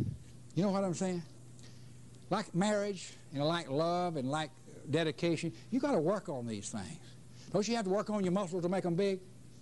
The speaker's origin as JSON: {"language": "English", "town": "Atlanta", "region": "Georgia", "country": "United States", "said": "I said, I'm from Atlanta. We talk about Atlanta."}